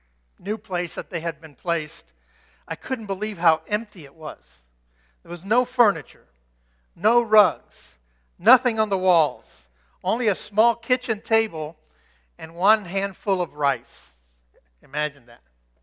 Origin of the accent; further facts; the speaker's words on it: Cuba; Now, even as a little kid growing up in Cuba